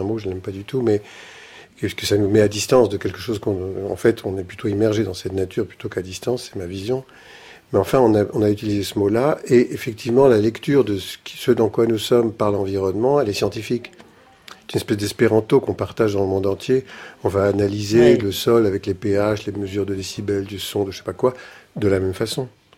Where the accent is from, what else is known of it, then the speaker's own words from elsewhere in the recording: Nouvelle-Aquitaine, France; si on met quelqu'un du Limousin, moi je suis du Limousin